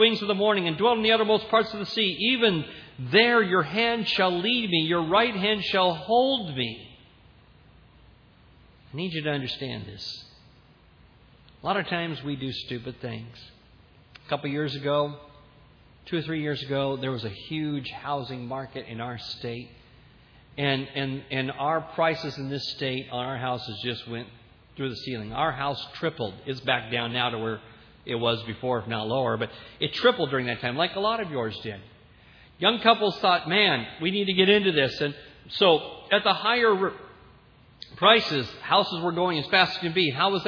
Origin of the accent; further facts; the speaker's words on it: Santa Ana, California, United States; He and I were raised together in Santa Ana, raised with the same school, lived in the same area years ago.